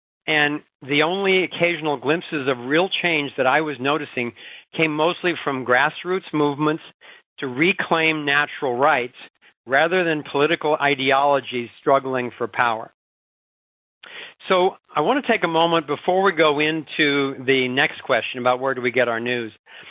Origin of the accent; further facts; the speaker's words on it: Ohio, United States; I was born and raised in Ohio. I grew up in a very Republican district of southern Ohio